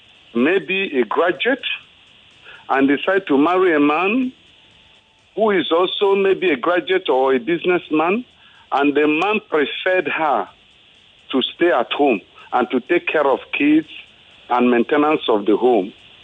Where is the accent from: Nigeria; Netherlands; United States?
Nigeria; South East; I'm from the Igbo extraction.